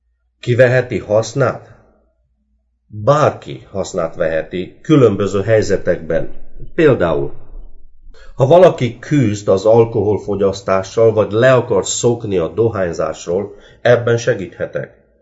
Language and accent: Hungarian; Câmpia Turzii, Cluj County, Romania; also born or lived in Southeast Romania; Aztán első 8 osztályt Erdélyben jártam egy kisebb városban, Aranyosgyéresen, Kolozs megyében.